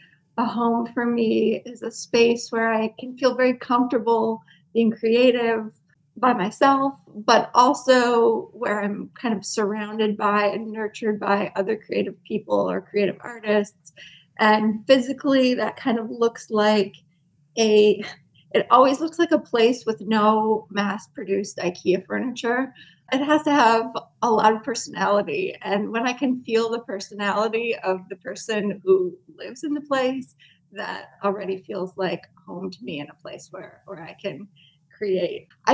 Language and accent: English; Michigan, United States; also born or lived in Los Angeles; now in Berlin, Germany; and I live in Berlin, Germany. I'm originally from Michigan, and I lived for a long time in Los Angeles